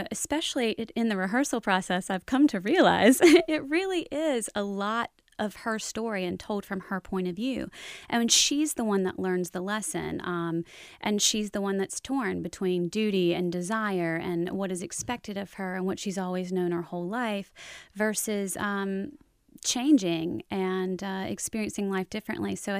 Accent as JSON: {"language": "English", "town": "Winterville", "region": "North Carolina", "country": "United States", "moved": "yes", "lives_now": "New York, United States", "said": "And hello, I'm from Winterville, North Carolina, and I moved to the big city of New York."}